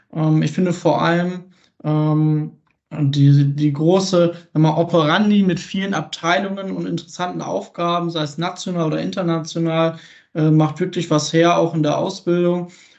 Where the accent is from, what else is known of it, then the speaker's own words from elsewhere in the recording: Porta Westfalica, North Rhine-Westphalia, Germany; ich bin 20 Jahre jung. Ich komme aus Porta Westfalica